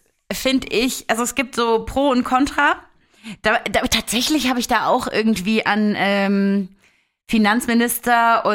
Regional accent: Berlin, Germany; now in Munich, Germany; ich komme aus Berlin.

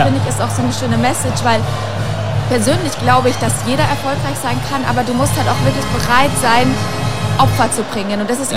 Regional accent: Bavaria, Germany; für mich als Bayerin

